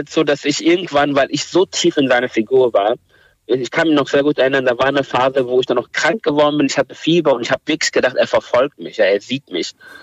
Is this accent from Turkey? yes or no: yes; Turkey; weil ich bin selber Kurde aus der Türkei